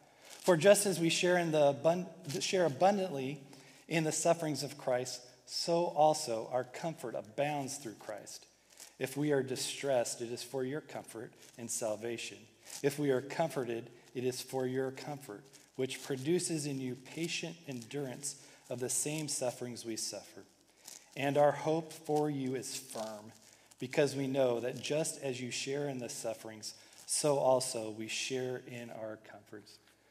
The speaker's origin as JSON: {"language": "English", "region": "California", "country": "United States", "said": "I'm originally from California, so you'll maybe hear me say you guys and you all, because I'm a confused Texan Californian"}